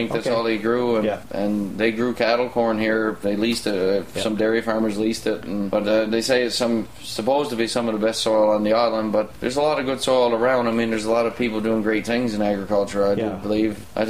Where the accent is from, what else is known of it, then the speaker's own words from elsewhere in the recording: Parsons Pond, Newfoundland and Labrador, Canada; I'm from Parsons Pond originally. I grew up in a fishing community